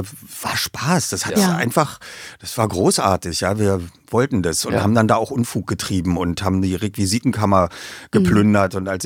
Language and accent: German; Berlin, Germany; Wir haben natürlich als Berliner, haben wir natürlich dann auch die Ostsender geguckt.